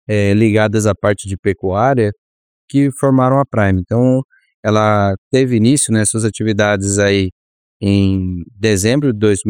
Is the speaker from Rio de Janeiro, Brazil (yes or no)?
no; Guaraniaçu, Paraná, Brazil; now in Patos de Minas, Brazil; interior do Paraná, próximo a Cascavel, uma pequena cidade chamada Guaraniaçu, mas a minha graduação eu fiz ali em Guarapuava, ali na região dos Campos Gerais, em Guarapuava, Paraná, e desde 2013 aí estou no Cerrado Brasileiro, sediado hoje em Patos de Minas